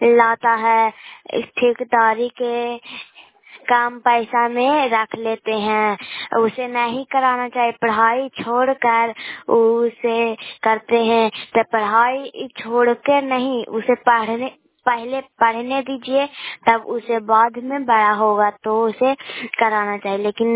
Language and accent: Hindi; Bihar, India; मैं नालंदा जिला से बोल रहे हैं। मैं गोरखपुर पंचायत से बोल रहे हैं। मैं नालंदा जिला के रहने वाले हूँ।